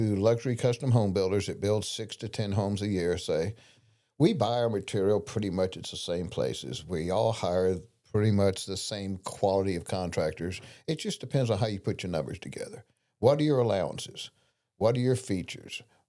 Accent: Brownsville, Texas, United States; now in Houston, United States; I grew up in Brownsville and went to Texas A&M University. After that, I worked a few jobs and ended up in Houston.

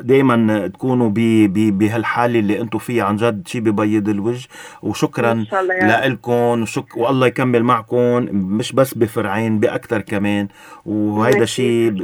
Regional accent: Lebanon; نحن كلبنانيين

